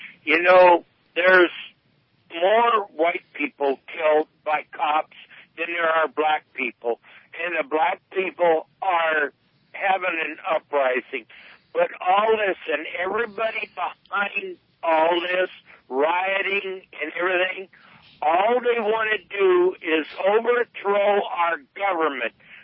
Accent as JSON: {"language": "English", "town": "Los Angeles", "region": "California", "country": "United States", "tie": "born or raised there", "said": "And I grew up in the Watts riots down in L.A."}